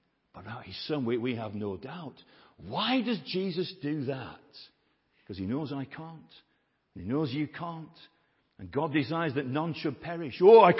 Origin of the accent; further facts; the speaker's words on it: Burnley, North West England, United Kingdom; My hometown team, Burnley, they'll be playing tomorrow.